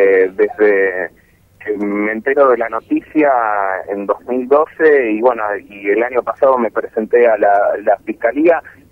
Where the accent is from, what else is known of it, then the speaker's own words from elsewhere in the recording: Misiones, Argentina; born there; figuro en los papeles que soy misionero. Sí. Esa es otra de las cuestiones. En mi documento, tanto el mío como el de mi hermana, figura que nacimos en Misiones.